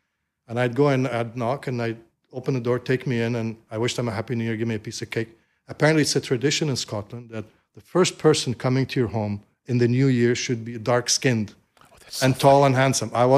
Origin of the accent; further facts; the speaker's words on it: Alexandria, Alexandria Governorate, Egypt; Like, I grew up in Alexandria, but I never went to the beach in Alexandria